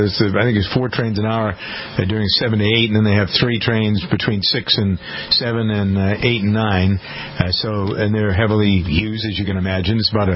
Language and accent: English; Framingham, Massachusetts, United States; Police have evacuated a commuter train in my hometown of Framingham, according to CBS News this morning.